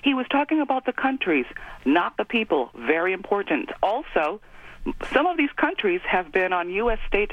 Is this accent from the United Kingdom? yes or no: no; Puerto Rico; I'm from the Caribbean Basin. I'm from Puerto Rico.